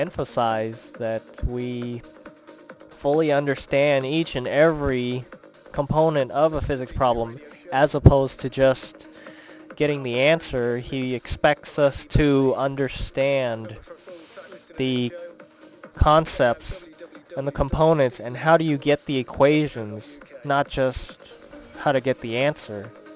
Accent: Vietnam; now in San Diego, United States; I've been living in San Diego since I came to America in 1989, and I was originally from Vietnam, but I've been living in San Diego for about 14, 15 years

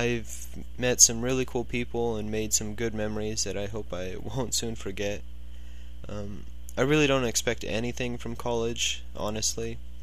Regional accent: La Mesa, California, United States; also born or lived in Ramona; I am originally from the San Diego area. I grew up in La Mesa, and then I moved a few miles east and north up to Ramona in about the sixth grade, and that's where I finished up middle school and went to high school, and I'm still living there now

